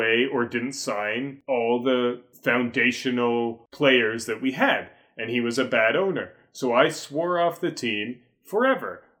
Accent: Ottawa, Ontario, Canada; Like, we grew up in Ottawa.

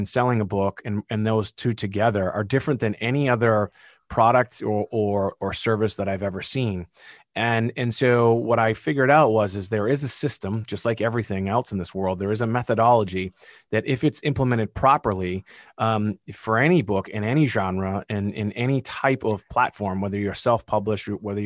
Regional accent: Massachusetts, United States; accent: Massachusetts; There's my Massachusetts accent, record it, then transcribe it.

